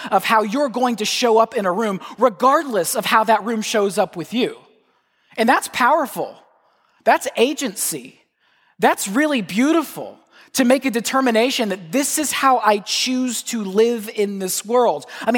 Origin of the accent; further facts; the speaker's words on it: the South, United States; I grew up in the South. I know what that feels like.